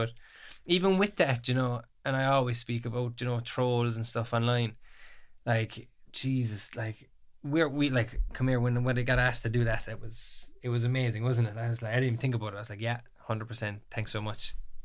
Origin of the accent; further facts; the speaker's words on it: Ballymac, Munster, Ireland; I'm 23. I'm from Kerry, Ballymac.